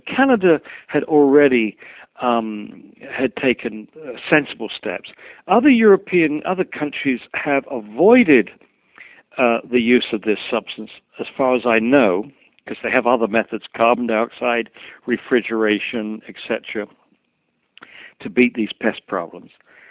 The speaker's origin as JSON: {"language": "English", "region": "England", "country": "United Kingdom", "said": "It is the most depressing thing for me as an English born in England"}